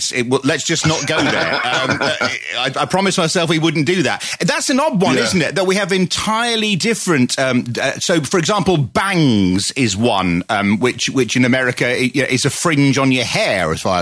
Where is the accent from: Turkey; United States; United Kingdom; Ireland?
United Kingdom; Glasgow, Scotland; accent: Scottish; I'm from Scotland. I grew up in Glasgow, and the Scottish accent is not only a very different way of saying English words, but we have got our own words, which mean nothing to people in England.